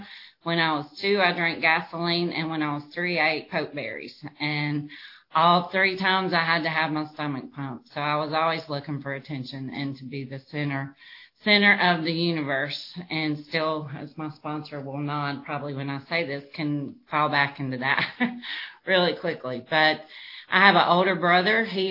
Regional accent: North Carolina, United States; which I'm from North Carolina, in case y'all can't tell by how I talk.

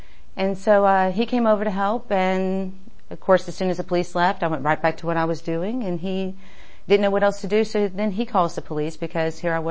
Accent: Georgia, United States; also born or lived in Florida; I was born in Florida, raised in Georgia, and I grew up in a household that was full of chaos.

